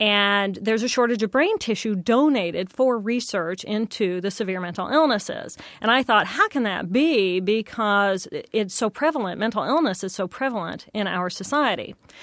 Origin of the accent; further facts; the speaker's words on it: Terre Haute, Indiana, United States; Well, I grew up over in Terre Haute, Indiana, and I have a brother who is 18 months older than I, who was very different from me.